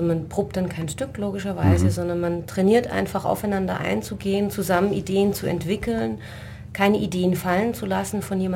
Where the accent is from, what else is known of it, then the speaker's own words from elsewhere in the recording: Tübingen, Baden-Württemberg, Germany; also ich komme ja aus Tübingen